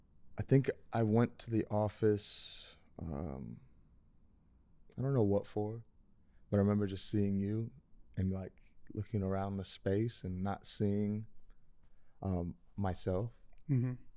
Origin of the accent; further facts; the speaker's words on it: Los Angeles, California, United States; So I'm from Los Angeles. I grew up at the shop